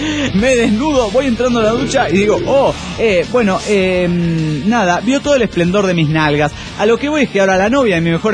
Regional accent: Mexico City, Mexico; Digo, vengo del Distrito Federal.

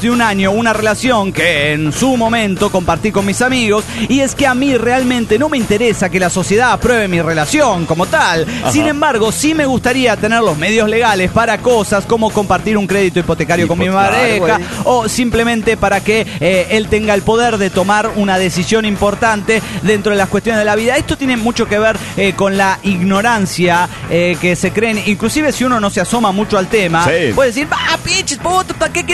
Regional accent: Coatzacoalcos, Veracruz, Mexico; de Coatzacoalcos, Veracruz, el puerto más chingón del mundo, como diría yo.

